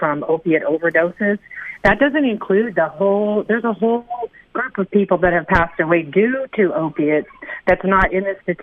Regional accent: Anchorage, Alaska, United States; She's from the Valley, and then I'm from Anchorage

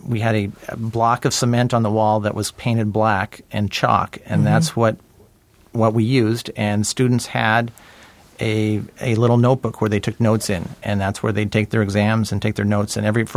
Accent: Palmer, Alaska, United States; I was born in Palmer, just 40 miles north of here, mm-hmm. and grew up. I graduated in 1982 from Palmer High School. And I'm still living in the Matsu area

